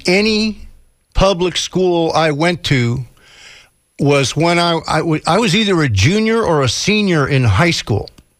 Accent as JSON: {"language": "English", "region": "Florida", "country": "United States", "tie": "born or raised there", "said": "I'm a guy that was born in West Central Florida in 1947. And I was raised on the West Central coast of Florida."}